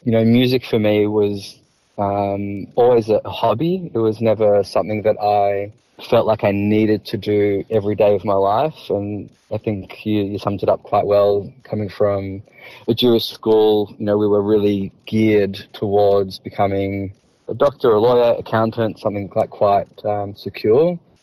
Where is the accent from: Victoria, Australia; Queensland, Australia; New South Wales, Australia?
Victoria, Australia; Melbourne; Born and bred in Melbourne.